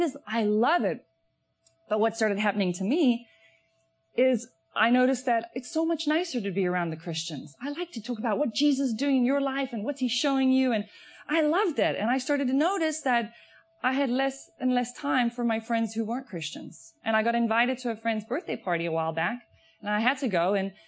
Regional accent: South Africa; I grew up in South Africa a long time ago.

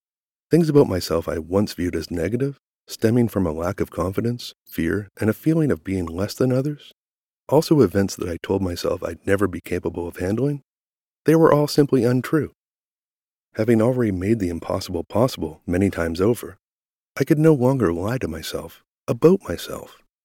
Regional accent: Nova Scotia, Canada; In 1991, the economy of my hometown and the province of Nova Scotia in general was depressed.

